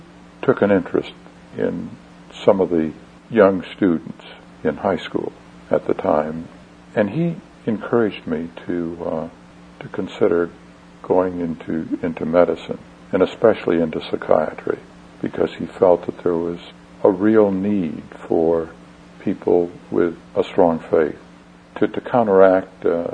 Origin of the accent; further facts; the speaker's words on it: New York, United States; In upstate New York. It's south of Syracuse, and it's near the Catskill Mountains. There are many hills and valleys and where I grew up, and it's a very beautiful place with lots of trees and lakes and so forth.